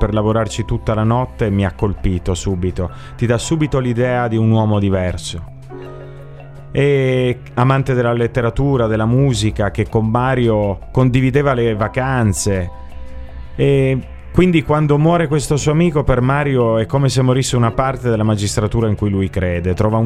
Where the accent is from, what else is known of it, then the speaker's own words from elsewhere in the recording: Turin, Piedmont, Italy; Io sono torinese